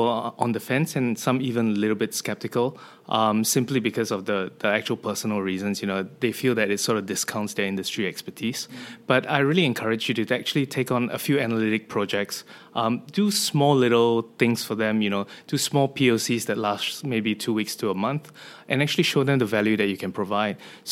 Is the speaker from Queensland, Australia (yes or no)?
no; Sydney, New South Wales, Australia; I'm down from Sydney, so really excited to be at my second Inspire conference